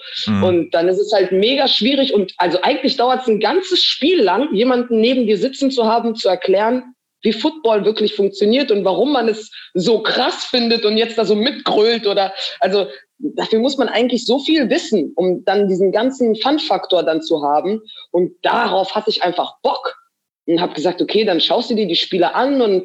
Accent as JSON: {"language": "German", "town": "Munich", "region": "Bavaria", "country": "Germany", "tie": "born there", "said": "ich bin in München geboren."}